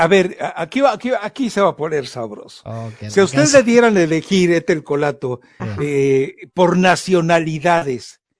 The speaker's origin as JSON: {"language": "Spanish", "country": "Mexico", "said": "Como mexicano, yo reniego del chocolate como tal."}